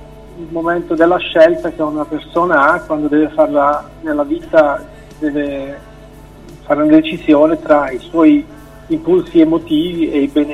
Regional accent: Zurich, Switzerland; sono nato qui a Zurigo, sono figlio di genitori lucani. Ho fatto qui le scuole

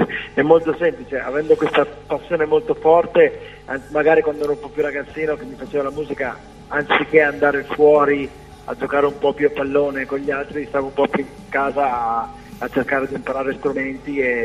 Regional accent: Copertino, Apulia, Italy; now in Reggio Emilia, Italy; io sono di Reggio Emilia, quindi abito a Reggio Emilia, perché in verità sono di Copertino, Lecce

